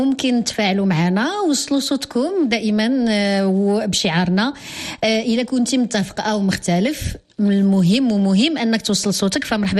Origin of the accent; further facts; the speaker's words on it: Morocco; في أمور اللي كتخص حياتنا كمغاربة